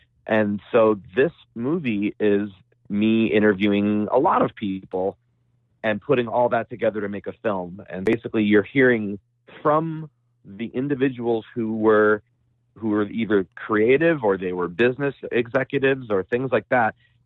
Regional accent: Solon, Ohio, United States; That's why I never tell anybody I'm from Solon.

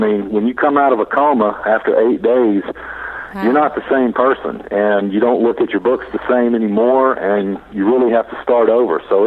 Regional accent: Natchez, Mississippi, United States; also born or lived in Germany; Lived there since I was 4 years old. Yeah, I was born in Germany when my dad was an Army doctor. But, yeah, I've lived in the South in Natchez all my life.

